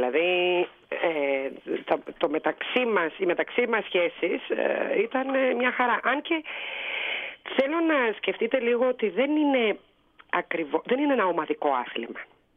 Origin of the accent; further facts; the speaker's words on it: Trikala, Thessaly, Greece; also born or lived in Corfu; now in Athens, Greece; όταν εγώ ήρθα επαρχιωτάκι από τα Τρίκαλα, στα οποία μεγάλωσα, από την Κέρκυρα είμαι και μεγάλωσα στα Τρίκαλα, όταν πέρασα στο Πανεπιστήμιο και ήρθα στην Αθήνα